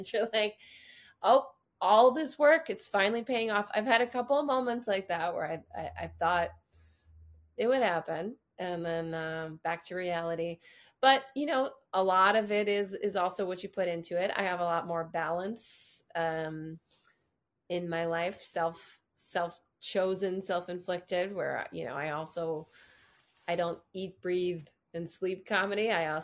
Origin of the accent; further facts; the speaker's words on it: New Jersey, United States; I'm from New Jersey, and so I say Lauren.